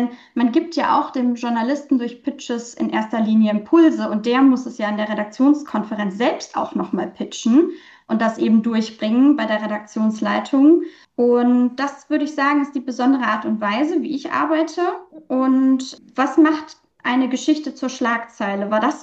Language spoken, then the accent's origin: German; Düsseldorf, North Rhine-Westphalia, Germany; Ich komme aus NRW, bin gebürtige Düsseldorferin und in NRW beheimatet und verwurzelt